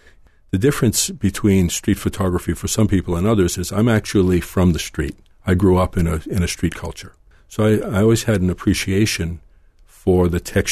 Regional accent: Worcester, Massachusetts, United States; now in Atlanta, United States; Born and raised in Worcester, Massachusetts, yes.

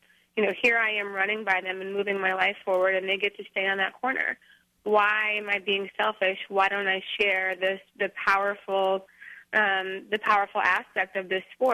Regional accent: North Dakota, United States; I grew up in North Dakota, and I did have my whole life planned out from a very early age.

